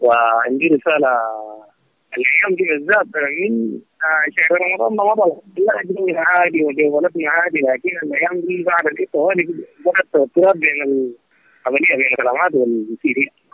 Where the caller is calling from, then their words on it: Khartoum, Sudan; من الخرطوم، أنا ساكن من الخرطوم.